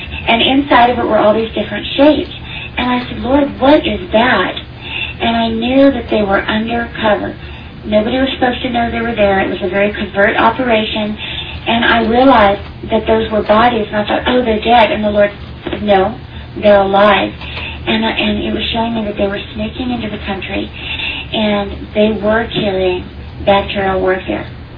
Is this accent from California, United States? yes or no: yes; California, United States; And I thought, okay, this is where I grew up in California, this area